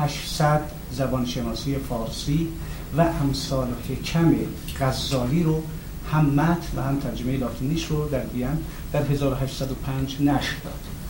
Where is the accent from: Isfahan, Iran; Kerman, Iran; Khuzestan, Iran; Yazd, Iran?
Kerman, Iran; also born or lived in Darmstadt / Hanover; در 1321 در کرمان متولد شدم و در 1339 از مدرسه پهلوی آن روز کرمان دانش آموخته شدم.